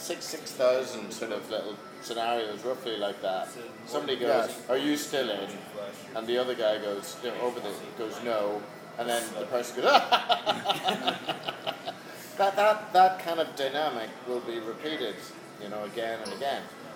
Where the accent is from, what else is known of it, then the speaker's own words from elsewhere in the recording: Ireland; It's a bit like being Irish, you know.